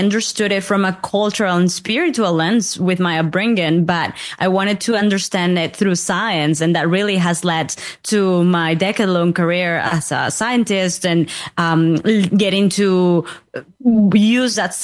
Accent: Peru; I grew up in Peru and I spent so much of my childhood between the city, the Andean mountains and the Amazon rainforest.

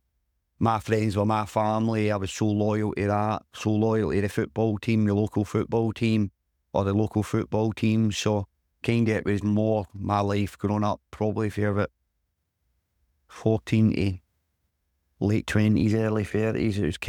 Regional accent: Govan, Scotland, United Kingdom; I grew up in Govan, I grew up a Rangers fan

